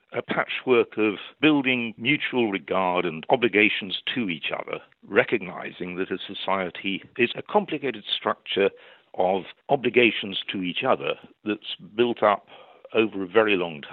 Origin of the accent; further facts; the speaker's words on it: Sheffield, Yorkshire and the Humber, United Kingdom; I grew up shortly after the end of the Second World War, and that was a massive common endeavour. I grew up in Sheffield. I was next door, on all sides, to Scots.